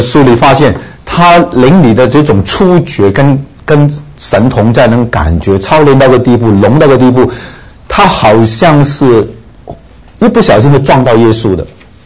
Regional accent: China; 特别我们中国人最喜欢吃饭的，吃筵席的

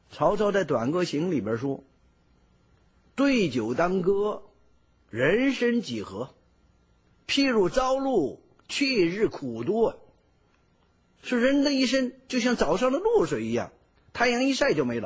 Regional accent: China; 我们中国人是比较上进啊，我们中国人勤劳勇敢

